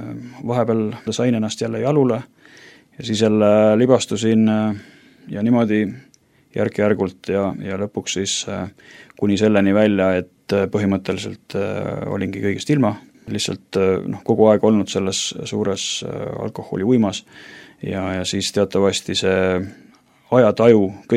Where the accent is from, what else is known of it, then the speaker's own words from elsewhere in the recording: Tallinn, Harju County, Estonia; Mina olen pärit Tallinnast ja tegelikult juured pigem viivad Hiiumaale, aga pärit siis jah, ikkagi Tallinnas, sündinud Tallinnas, enam jaalt siis ikkagi nagu üles kasvanud ka seal kogu minu lapsepõlv ja see pärineb Tallinnast Nõmmelt. Selline väga tore rahulik koht üleskasvamiseks